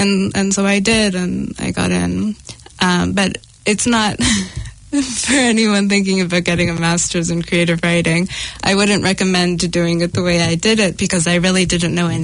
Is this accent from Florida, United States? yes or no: no; Massachusetts, United States; I grew up in Massachusetts